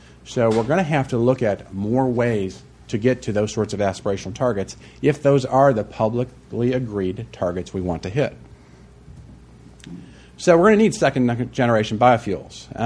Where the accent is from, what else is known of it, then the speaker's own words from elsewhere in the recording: Wisconsin, United States; back in my home state of Wisconsin